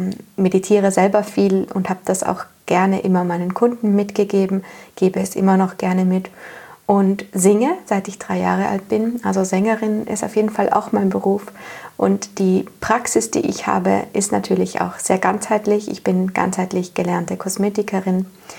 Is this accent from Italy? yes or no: yes; Trentino-Alto Adige, Italy; ich komme aus Südtirol, aus Italien und da, wo ich herkomme, ist es ein schönes Städtchen, es ist alles sehr idyllisch